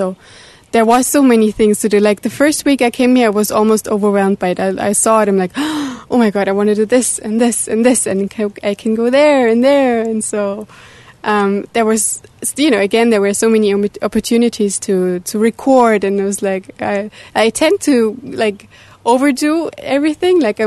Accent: Germany; I'm from Germany. And I came here to Oroville to make an internship at the Oroville Radio.

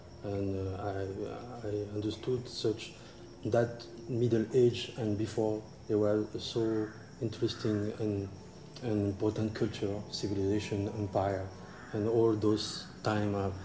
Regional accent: Morocco; myself, I'm from Morocco, so I'm African also.

